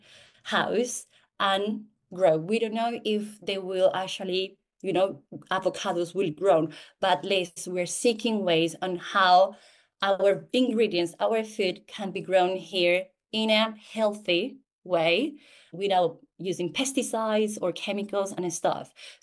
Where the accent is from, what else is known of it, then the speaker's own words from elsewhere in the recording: Colombia; now in London, United Kingdom; I am a woman from Colombia, but I live in London